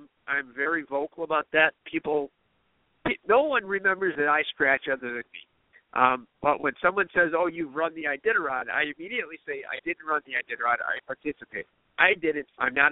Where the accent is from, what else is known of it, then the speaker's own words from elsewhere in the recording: Chicago, Illinois, United States; So I'm from Chicago.